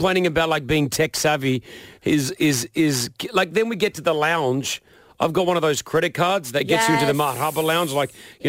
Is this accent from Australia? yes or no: yes; Australia; because my mates, we're all Australian Lebanese, but we all moved. One lives in Saudi, one lives in Lebanon, and I live here.